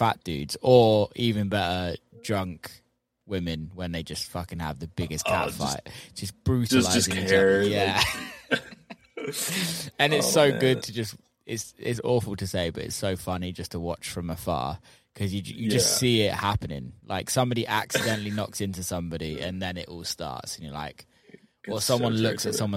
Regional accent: United Kingdom; being British

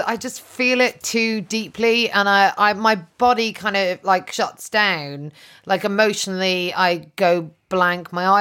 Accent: Ireland; because I'm Irish and people don't in Ireland, they don't get divorced so much.

